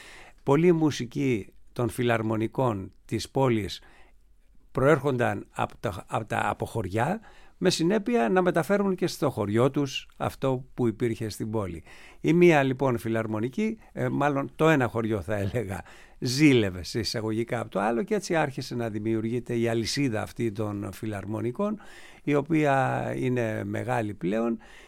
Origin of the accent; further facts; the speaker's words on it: Corfu, Ionian Islands, Greece; moved away; όπως χρειαστήκαμε εμείς την εποχή εκείνη που φύγαμε από την Κέρκυρα και σχεδόν αρχίσαμε πάλι να μελετάμε από την αρχή.